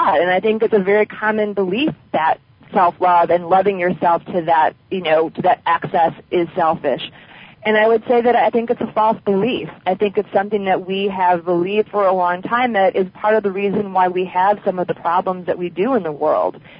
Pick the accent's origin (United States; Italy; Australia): United States; Midwest; I grew up in the Midwest. We didn't have healers.